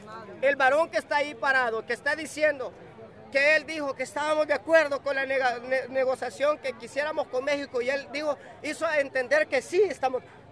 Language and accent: Spanish; Honduras; Nosotros somos hondureños